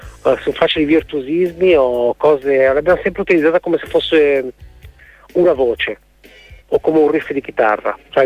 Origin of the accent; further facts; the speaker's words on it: Genoa, Liguria, Italy; L'unica cosa, io da genovese, l'unica cosa che dico